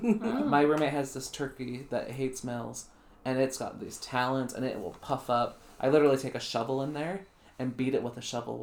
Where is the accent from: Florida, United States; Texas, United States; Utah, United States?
Utah, United States; Provo; born there; now in Linden, United States; I live about 12 miles from the hospital I was born in.